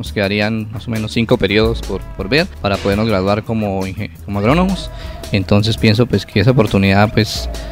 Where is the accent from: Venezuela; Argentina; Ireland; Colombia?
Colombia; Villanueva, Casanare; En el caso nuestro, que venimos de la región del Bajo Pía, de Villanueva Casanare, es una región dedicada netamente a lo que es la palma y arroz y otros cultivos.